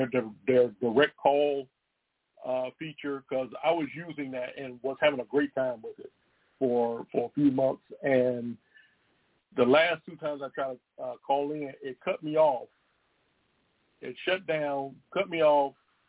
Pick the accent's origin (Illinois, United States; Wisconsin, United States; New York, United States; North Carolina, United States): North Carolina, United States; I'm from Southeast Pearl, North Carolina.